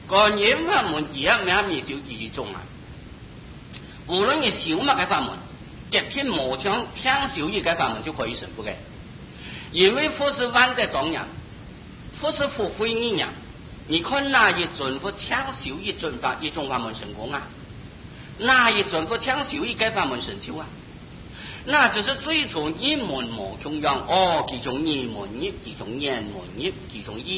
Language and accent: Cantonese; China; 唔会像我哋中国人按奇怪啊